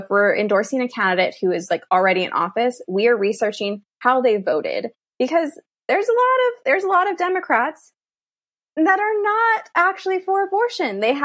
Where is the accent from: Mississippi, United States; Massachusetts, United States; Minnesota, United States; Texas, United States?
Texas, United States; as a Texan, I can tell you it is not accessible.